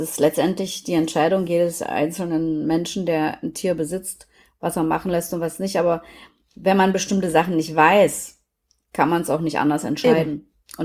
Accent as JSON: {"language": "German", "country": "Germany", "tie": "born or raised there", "said": "ich bin ja in der DDR groß geworden"}